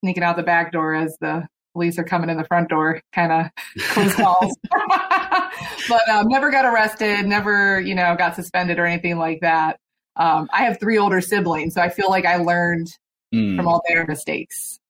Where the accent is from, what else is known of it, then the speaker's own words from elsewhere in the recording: Youngstown, Ohio, United States; I grew up in Youngstown, which is kind of in the steel mill area by Pittsburgh.